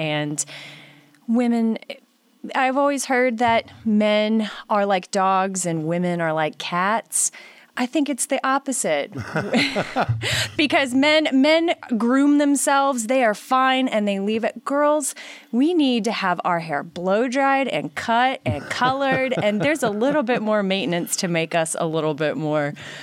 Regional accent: Texas, United States; now in Shreveport, United States; And like I told you earlier, I'm from Texas. I'm newly planted in Shreveport, and Shreveport has been so welcoming.

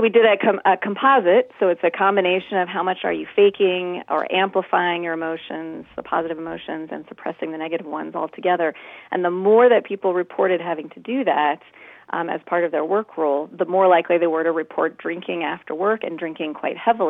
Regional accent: Gresham, Oregon, United States; I grew up in Oregon in the Gresham area and started out working in a retail store and a restaurant, and then ended up working in a Starbucks in Portland area.

